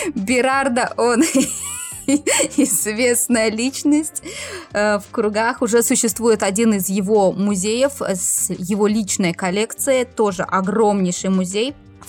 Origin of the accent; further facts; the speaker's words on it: Latvia; now in Portugal; Я из Латвии.